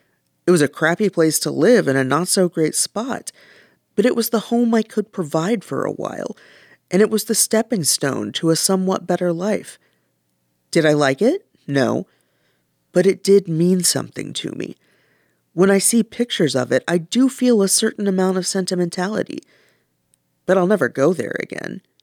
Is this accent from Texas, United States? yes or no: yes; Texas, United States; It matters that I'm from Texas. That affects the way I talk and think and eat and a whole host of things.